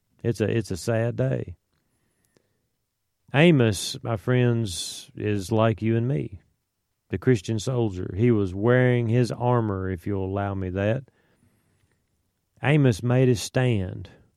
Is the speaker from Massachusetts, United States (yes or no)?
no; Nashville, Tennessee, United States; I grew up in Nashville, Tennessee, my friends, and my godly father stood up